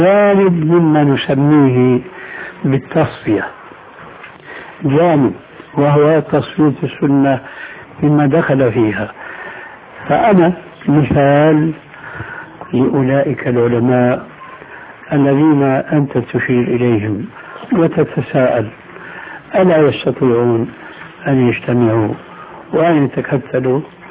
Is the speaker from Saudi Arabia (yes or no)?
no; Syria; أنه كما يقولون عندنا في سوريا ما عندهم بقى عمل إلا سند الحيطان أو إلقاء رجل على رجل.